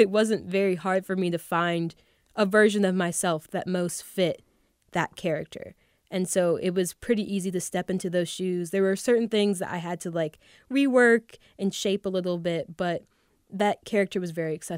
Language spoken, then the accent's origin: English; the South, United States; Like, it didn't feel far removed at all from what, like, I grew up in the South, like, and what I grew up around.